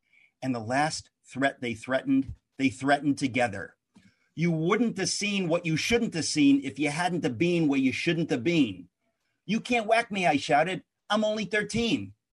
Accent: New York, United States; when somebody like me thinks of Mulberry Street as a New Yorker

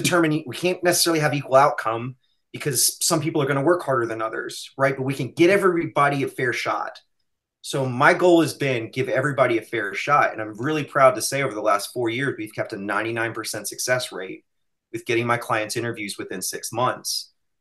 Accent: the South, United States; I grew up in the South anyway, and it's manners and politeness always.

